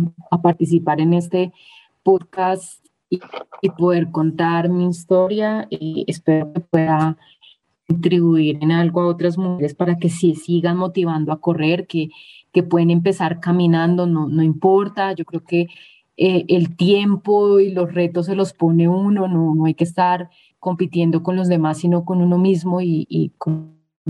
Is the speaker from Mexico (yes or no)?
no; Colombia; solo acá localmente o en mi país, en Colombia